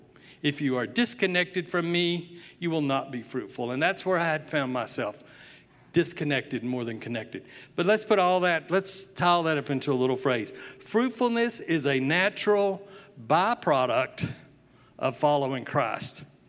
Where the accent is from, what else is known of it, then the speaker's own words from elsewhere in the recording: United States; I'm an American. I can do this.